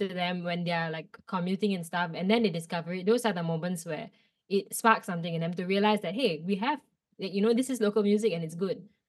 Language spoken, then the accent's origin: English; Singapore; the Singaporeans were very, very proud that I'm from Singapore